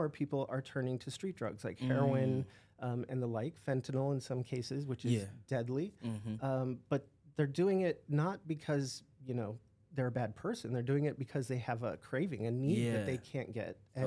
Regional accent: Manhattan, New York, United States; You know, I grew up in big cities. I grew up in Manhattan.

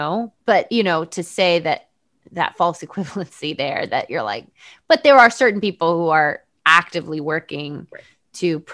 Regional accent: Connecticut, United States; Like I grew up in Connecticut, you know, close-ish to Sandy Hook.

